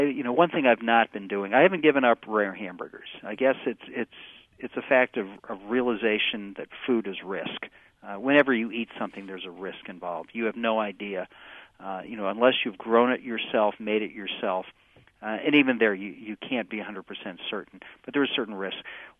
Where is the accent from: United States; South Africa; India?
United States; New England; I grew up in New England where we had Friendly's, Friendly ice cream shops that had the best big beef.